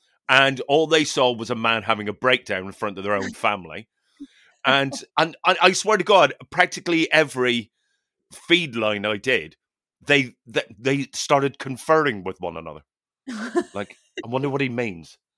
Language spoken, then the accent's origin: English; Newtownards, Northern Ireland, United Kingdom; it's the rival town to my hometown, Newton Orange.